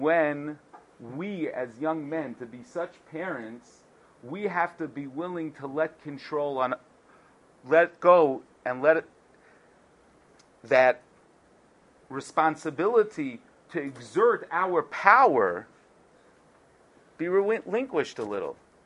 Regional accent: Brooklyn, New York, United States; where I come in from Brooklyn, the men and women sometimes sit on two sides of the house.

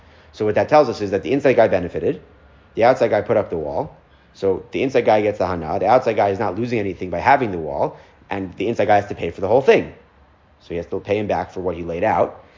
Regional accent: Lawrence, New York, United States; So when I grew up in Lawrence, in the house that my parents raised me in, so a couple years before my parents ultimately moved to a different part of Lawrence, they built a shul across the street.

